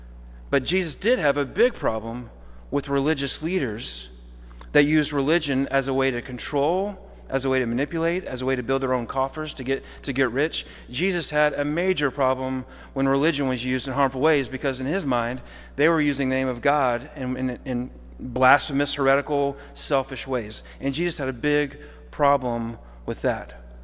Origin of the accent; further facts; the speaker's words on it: Houghton, United States; And I grew up in Houghton, and I grew up going to a church on Highway 80 just down the street.